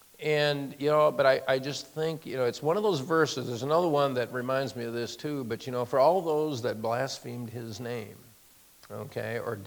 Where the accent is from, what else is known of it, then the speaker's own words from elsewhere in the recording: United States; You know, as an American, I'm proud of that part of our history.